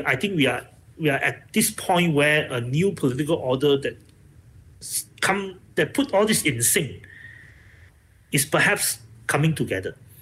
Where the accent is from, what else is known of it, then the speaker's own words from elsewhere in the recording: Malaysia; Do we fit in as a Malaysian community, or we see that we are succumbed to various tension and manipulation of various sentiments?